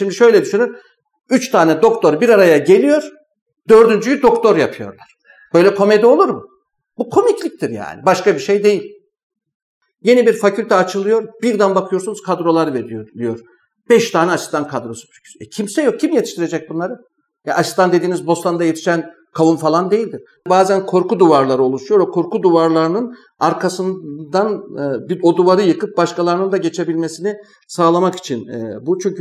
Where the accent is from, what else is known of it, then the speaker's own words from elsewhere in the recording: Erzurum, Turkey; also born or lived in İzmir; ben aile geçmişi olarak aslen Erzurumluyum. İlkokulu, ortaokulu Erzurum'da okudum. Fakat şöyle benim bir hikayem var. Çocukluğum Erzurum'da geçmekle birlikte aslında Kundak'tan itibaren İzmir'e gidip geliyorum. Yani benim aynı zamanda İzmir çocukluğumun bir parçası.